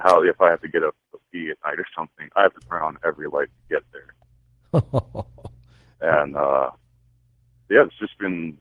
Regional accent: Los Angeles, California, United States; Well, I grew up in Los Angeles, but I have family ties here in Montana.

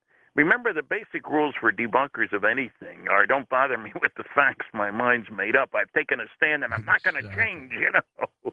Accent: Linden, New Jersey, United States; I grew up in Linden, New Jersey. He grew up in the next-door town, Rahway, New Jersey.

